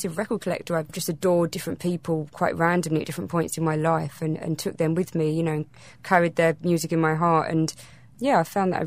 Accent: East of England, United Kingdom; From a county called Essex.

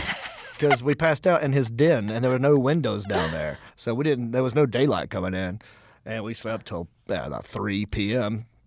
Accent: the South, United States; I feel like as a Southerner, I'm being bad for saying this.

